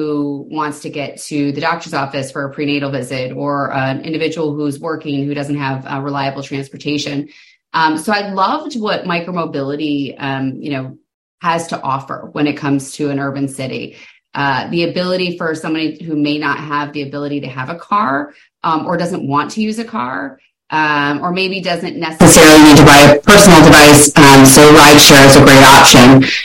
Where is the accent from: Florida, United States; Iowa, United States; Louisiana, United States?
Florida, United States; But I'm from Southwest Florida, so I live there, so I'm very familiar with the area